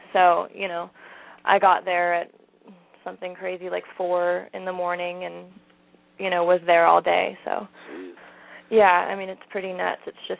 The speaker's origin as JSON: {"language": "English", "town": "Los Angeles", "region": "California", "country": "United States", "said": "Well, I'm from Los Angeles."}